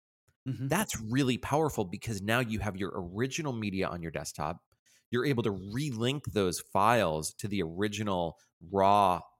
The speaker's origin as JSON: {"language": "English", "town": "Boca Raton", "region": "Florida", "country": "United States", "tie": "born or raised there", "said": "So growing up, I grew up in Boca Raton, Florida, which is where IBM invented the PC."}